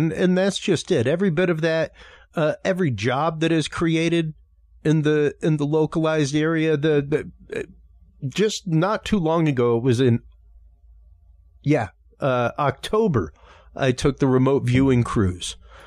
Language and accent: English; Louisiana, United States; Like I myself, as a Cajun